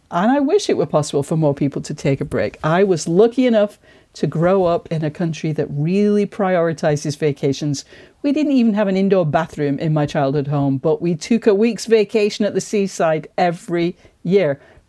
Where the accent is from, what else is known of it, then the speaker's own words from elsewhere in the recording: United States; now in United Kingdom; So I do live in Britain, but I still work in America, and I'm American very much in my work habits.